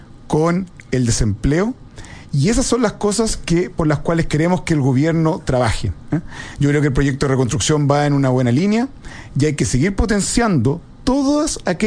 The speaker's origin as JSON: {"language": "Spanish", "country": "Chile", "said": "Yo creo que eso es lo que nos tiene que unir como chilenos"}